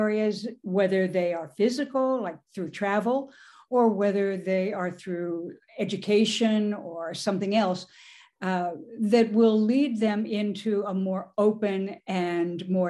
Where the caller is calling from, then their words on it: Kerrville, Texas, United States; Yeah, well, I'm in Kerrville